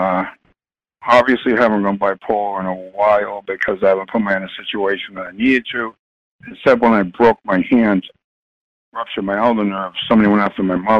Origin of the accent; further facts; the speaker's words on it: Boston, Massachusetts, United States; I grew up in Boston, and it's one of the worst places in the country.